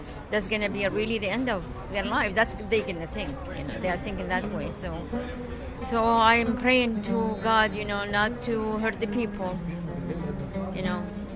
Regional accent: Iraq; now in United States; I'm originally from Iraq, but I'm American citizen here. I've been here for over 30 years. Yes, my family is in Iraq.

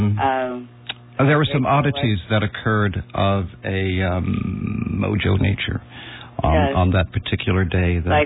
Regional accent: North Carolina, United States; May I just interject? I grew up in North Carolina.

